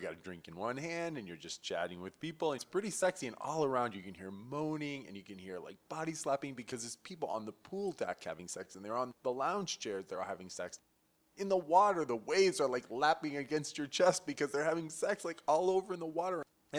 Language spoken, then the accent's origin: English; Midwest, United States; I mean, we're from the Midwest where everything is green and lush most of the year or covered in white snow.